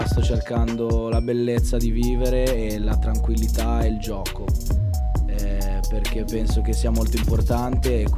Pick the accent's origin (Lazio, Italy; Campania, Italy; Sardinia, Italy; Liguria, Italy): Liguria, Italy; Genoa; che sono di Genova come me